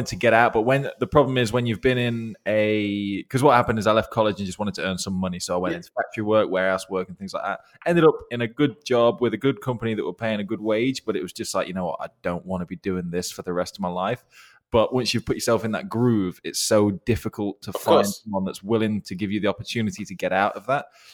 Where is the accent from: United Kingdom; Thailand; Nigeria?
United Kingdom; Swadlincote, East Midlands; Well, I'm still from Swadlincote.